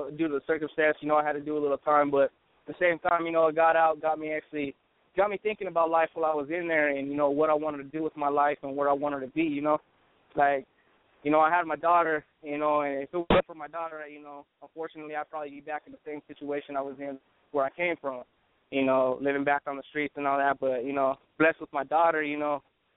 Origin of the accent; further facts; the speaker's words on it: Albuquerque, New Mexico, United States; I'm originally from New Mexico, born and raised in Albuquerque, Duke City on the west side.